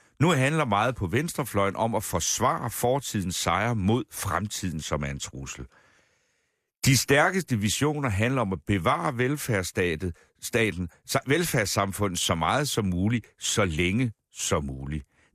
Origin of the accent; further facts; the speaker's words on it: Region of Southern Denmark, Denmark; jeg kan huske 70'erne, og jeg er vokset op på Sydfyn i 80'erne